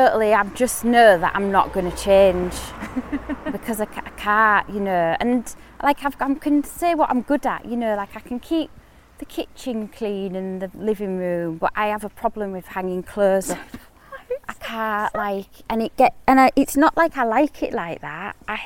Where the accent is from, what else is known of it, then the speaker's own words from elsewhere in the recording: Hull, Yorkshire and the Humber, United Kingdom; It's because I'm from Hull. I'm really, really Hull.